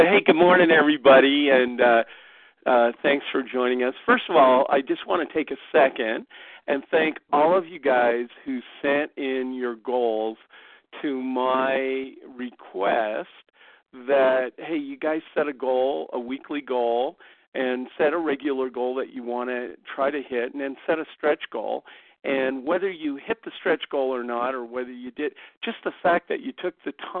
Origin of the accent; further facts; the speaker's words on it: Canada; And being a Canadian, I choose not to try to publicly get into the fray